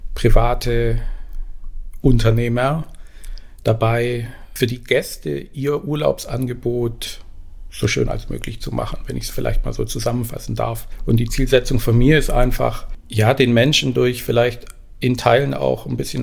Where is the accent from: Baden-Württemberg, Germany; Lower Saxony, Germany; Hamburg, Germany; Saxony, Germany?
Baden-Württemberg, Germany; Esslingen; also born or lived in Tübingen; Direkt Schwarzwälder nicht, aber es ist meine Wahlheimat geworden. Ich bin geboren in Tübingen und aufgewachsen in Esslingen, also eher im Schwabeländle.